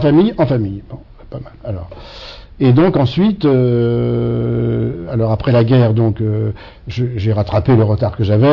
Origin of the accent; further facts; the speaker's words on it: Paris, Île-de-France, France; born there; Je suis né à Paris, dans le 10e arrondissement